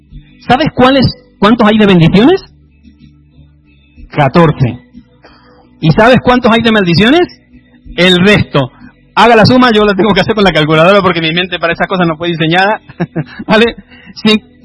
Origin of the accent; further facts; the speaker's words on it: Spain; Claro, yo vengo de aquí de España, aquí no se conduce eso.